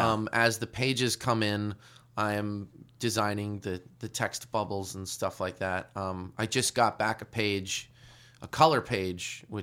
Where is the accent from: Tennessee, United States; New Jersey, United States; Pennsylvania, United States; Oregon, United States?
Pennsylvania, United States; Philadelphia; I'm embarrassed as a Philadelphian